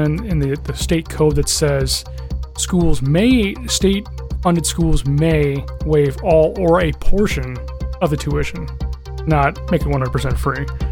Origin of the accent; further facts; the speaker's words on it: Washington, United States; my home state of Washington